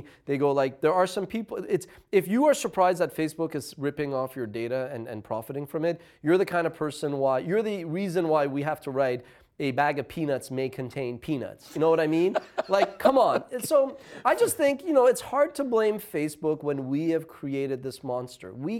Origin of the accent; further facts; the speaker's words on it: Canada; also born or lived in Iran / Spain; I was born in Iran. Thankfully, I was only there till the age of 5, and then we moved to Spain briefly and then Canada. I was brought up in Canada, so I'm Canadian, Western cultures and all that.